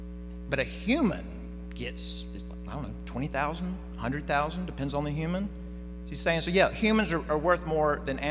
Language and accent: English; Jackson, Mississippi, United States; It's been so surreal to see my hometown in the news. I don't say that flippantly. I say it with a real heart for my hometown. What will become of Jackson?